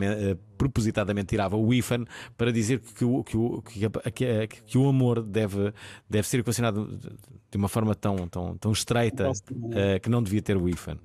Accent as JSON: {"language": "Portuguese", "region": "Porto", "country": "Portugal", "tie": "born or raised there", "said": "eu vivi toda a minha adolescência no Porto"}